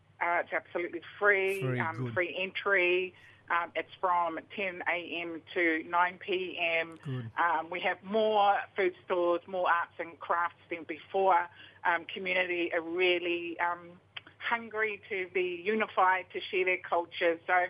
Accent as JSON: {"language": "English", "country": "Tonga", "lives_now": "Cairns, Australia", "said": "I'm from Tonga."}